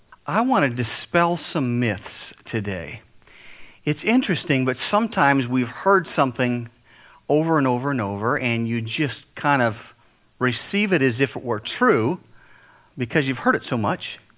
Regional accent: United States; where are you from? I'm from America.

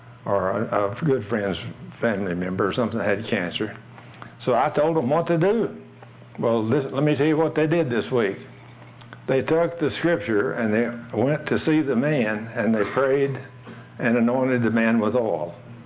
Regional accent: Dallas, Texas, United States; And I said, yes, I'm from Dallas.

